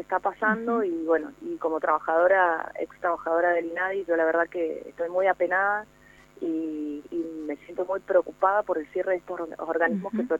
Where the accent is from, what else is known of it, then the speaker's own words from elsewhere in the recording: Argentina; un montón de cosas que nos están pasando como argentinos y argentinas